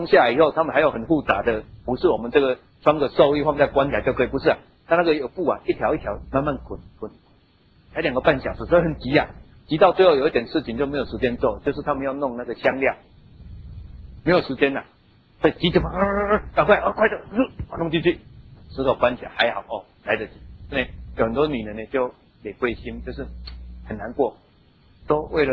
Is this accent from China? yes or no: no; Taiwan; 第一个解释是犹太人的时间的算法跟台湾人不一样。我不晓得你们，我们台湾人算什么时候开始算一天？